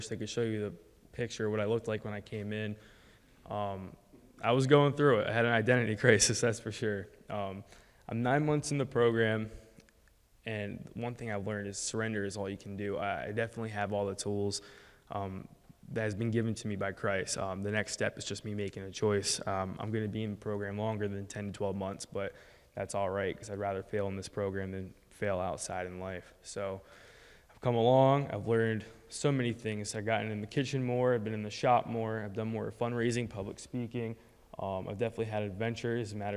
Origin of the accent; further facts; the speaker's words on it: Philadelphia, Pennsylvania, United States; I'm gonna share my testimony with y'all. I'm 19 years old today. I was born in South Philly, so go Birds.